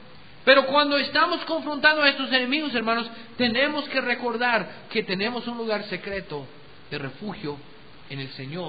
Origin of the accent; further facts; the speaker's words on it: United States; Spanish is a second language; aún ahí en los Estados Unidos, en mi país, hay muchas libertades que poco a poco están siendo amenazadas